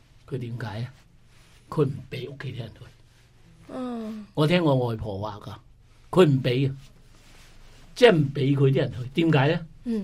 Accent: Zhongshan, Guangdong, China; 我哋中山人咧

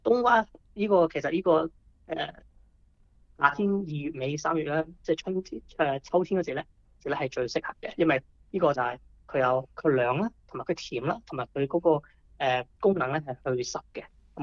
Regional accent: Guangdong, China; 我哋廣東人都應該會經常食綠豆糖水啊

